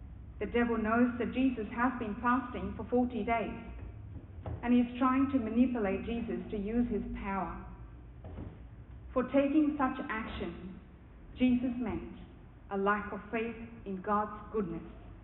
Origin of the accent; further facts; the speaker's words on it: South India, India; English is a second language; Back in my home country in southern India, each Ash Wednesday service, every family receives a piggy bank made from clay.